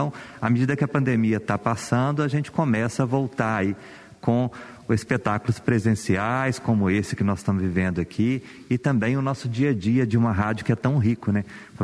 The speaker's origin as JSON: {"language": "Portuguese", "region": "Minas Gerais", "country": "Brazil", "said": "Nós que somos de Minas Gerais, nós que estamos nesse território"}